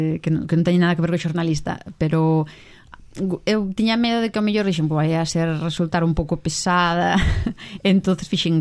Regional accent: Malpica, Galicia, Spain; eu co Son de Malpica, aínda que non Son de Malpica Porto, son máis unha pica de dentro do monte

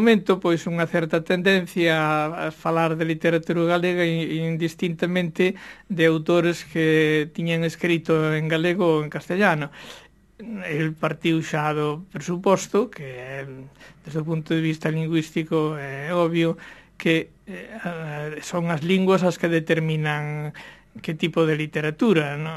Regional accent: Galicia, Spain; unha revalorización da nosa identidade como galegos, como posuidores dunha lingua propia

